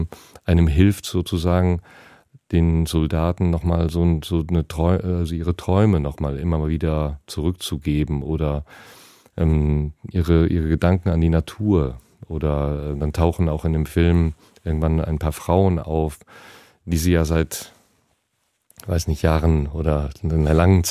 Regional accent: North Rhine-Westphalia, Germany; Also in meiner Heimat, wo ich groß geworden bin als Kind

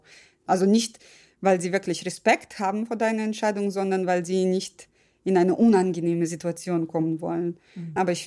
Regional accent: Uzbekistan; now in Germany; vor allem in Ländern wie Russland oder Usbekistan, wo ich herkomme, natürlich werde ich Mutter, selbstverständlich.

